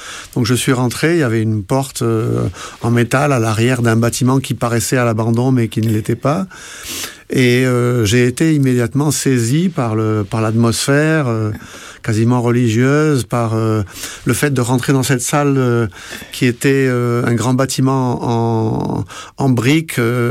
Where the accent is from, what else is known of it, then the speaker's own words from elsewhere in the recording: France; moved away; comme évidemment je venais de France